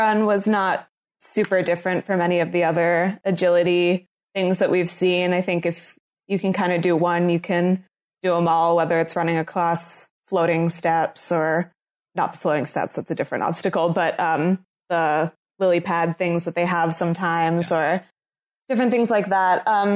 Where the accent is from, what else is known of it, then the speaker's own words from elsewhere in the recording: Pennsylvania, United States; I started a new job this week at the History Center here in my hometown. So I'm really excited about that. And the Penguins, my hometown's hockey team, are about to take on game 6 of the Stanley Cup.